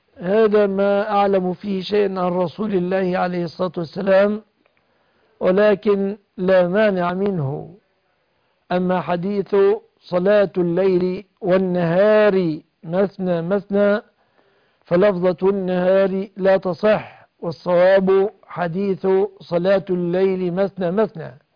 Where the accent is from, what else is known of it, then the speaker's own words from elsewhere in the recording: Egypt; عندنا في مصر يكتبون مؤخر على البينونة